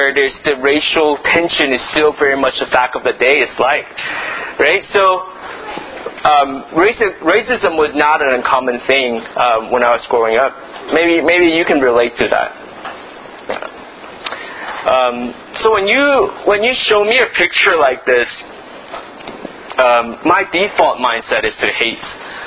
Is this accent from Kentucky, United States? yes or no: no; Memphis, Tennessee, United States; I grew up in Memphis, right? Where the division of black and white is still really a matter of much of life. Being Chinese wasn't easy.